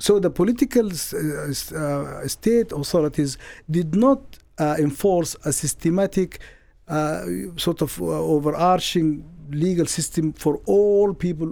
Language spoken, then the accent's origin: English; Sudan; moved away as an adult; As a Muslim growing up in Sudan, where I lived the first 40 years of my life